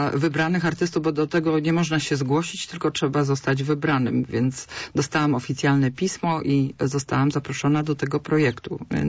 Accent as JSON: {"language": "Polish", "town": "Poznań", "region": "Greater Poland Voivodeship", "country": "Poland", "tie": "born there", "lives_now": "Suchy Las, Poland", "said": "Ja jestem taka z wyboru sucha laska, jak ja to sobie mówię. Ale jestem poznanianką z urodzenia, ale mieszkam teraz w Suchym Lesie."}